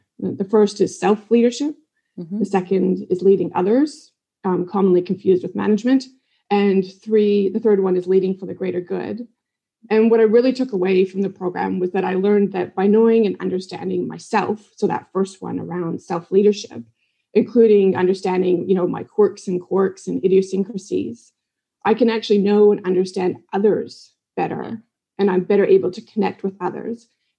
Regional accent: Canada; So growing up in Canada, too, I spent a lot of my childhood in the outdoors, and I developed a real love for the outdoors.

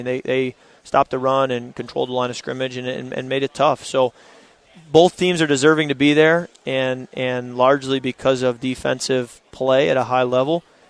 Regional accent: Michigan, United States; You know, when I was in elementary school, I was growing up in Michigan, and he was quarterback in the University of Michigan.

